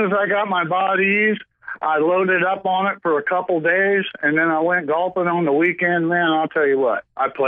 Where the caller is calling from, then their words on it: Oklahoma, United States; Hey, brother, you know, it's been a while since we talked, but I'm your pal from Oklahoma. Remember my reports from Ardmore